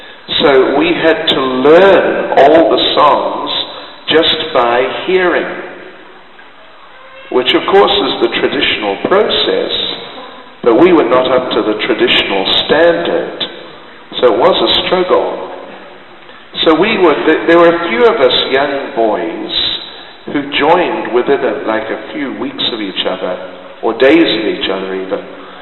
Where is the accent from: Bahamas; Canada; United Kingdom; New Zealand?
New Zealand; Auckland; So, he was a New Zealander from Auckland, where I'm from, and we met each other, and he found out I was from New Zealand